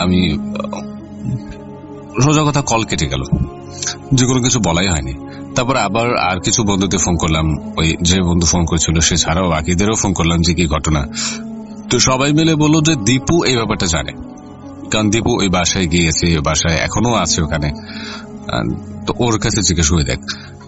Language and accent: Bangla; Charghat, Rajshahi Division, Bangladesh; আমি তখন চারোঘাটে দিয়ে আমার নিজের এলাকায়।